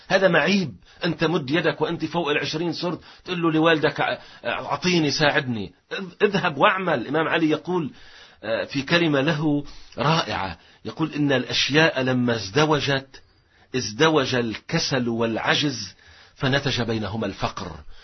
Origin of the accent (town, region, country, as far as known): Lebanon